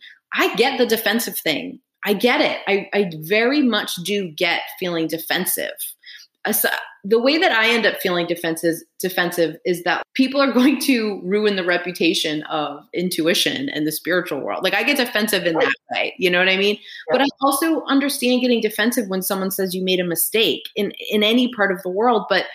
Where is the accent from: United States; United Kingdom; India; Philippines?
United Kingdom; I am very British and I appear very British.